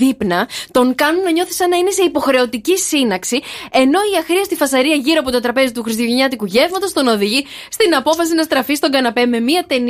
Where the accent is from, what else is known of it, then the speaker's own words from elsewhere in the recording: Thessaloniki, Central Macedonia, Greece; Εγώ είμαι Θεσσαλονικιά.